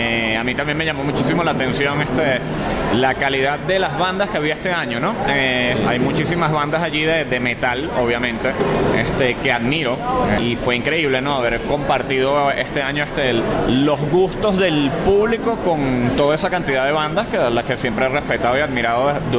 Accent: Venezuela; represente el momento en el que estamos viviendo como personas, como músicos, y como venezolanos

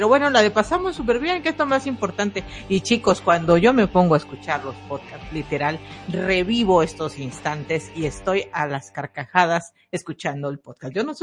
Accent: Mexico; yo soy mexicana

